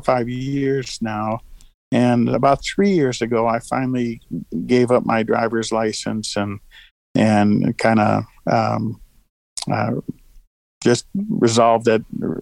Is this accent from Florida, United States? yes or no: yes; Florida, United States; also born or lived in Michigan / Missouri; Well, actually, I was born in Michigan and around the Detroit area, but I grew up down in Florida and wound up in this area back in 1985, I guess, when I was in the military.